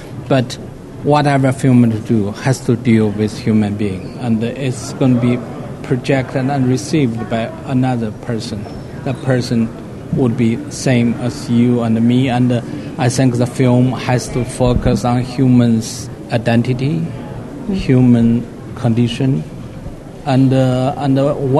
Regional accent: China; English is a second language; I grew up in China, and my father was punished as intellectual and exiled.

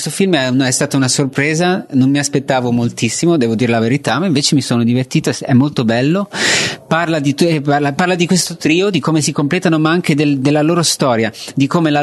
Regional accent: Ireland; Io sono cresciuto in Irlanda, quindi non so.

